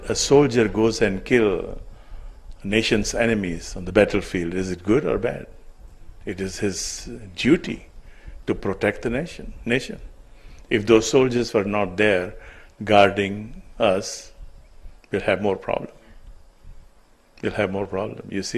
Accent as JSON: {"language": "English", "town": "Solo", "region": "Central Java", "country": "Indonesia", "tie": "born or raised there", "said": "There were not too many dogs in my hometown in Solo in Central Java, but I used to be very terrified when there was a dog."}